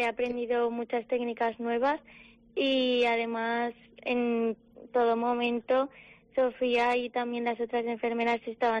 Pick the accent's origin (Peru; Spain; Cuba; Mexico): Spain; Barbastro, Aragon; aunque soy de Barbastro, pues me gustan mucho los pueblos